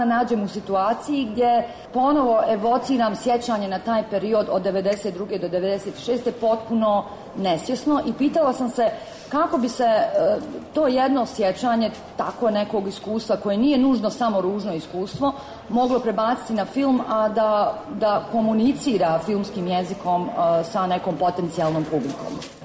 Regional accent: Sarajevo, Federation of Bosnia and Herzegovina, Bosnia & Herzegovina; born there; Ja sam rođena u Sarajevu, odrasla sam svuda po svijetu, ali sam period od 92. do 96. godine provela u opkoljenom Sarajevu

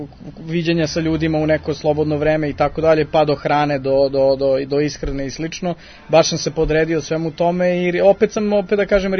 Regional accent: Belgrade, Serbia; rođen sam tu na Dorćilu, odrastao sam ceo život i dalje sam tu.

